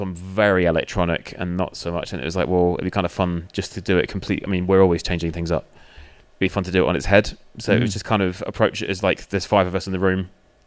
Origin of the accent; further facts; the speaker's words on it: Plymouth, South West England, United Kingdom; So dragged them all the way down to my hometown in Plymouth.